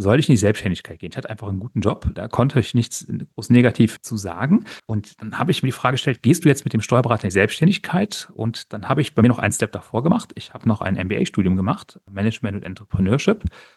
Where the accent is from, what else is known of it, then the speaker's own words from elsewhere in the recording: Düren, North Rhine-Westphalia, Germany; ich hätte hier in Düren, wo ich herkomme, eine tolle Kanzlei kaufen können.